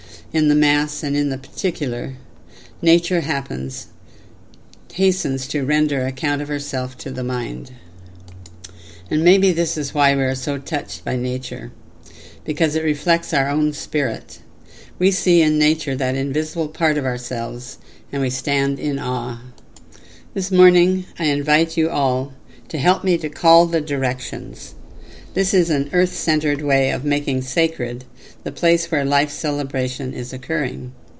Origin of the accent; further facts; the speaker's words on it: Oregon, United States; I grew up in Oregon, following my father around the forest.